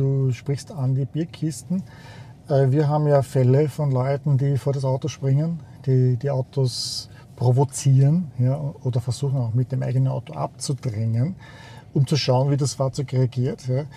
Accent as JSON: {"language": "German", "region": "Tyrol", "country": "Austria", "said": "Weil wir sind Tiroler"}